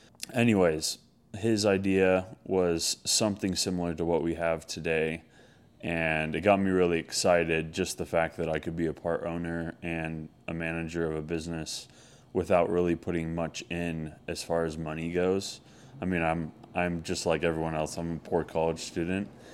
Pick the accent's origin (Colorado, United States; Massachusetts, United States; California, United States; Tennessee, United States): Tennessee, United States; I actually grew up mostly in Tennessee. My family, my mom was born in Idaho, and my dad's actually Canadian. But we moved a lot because of my dad's schooling and different things, and ended up living the most in Tennessee. So I lived out east.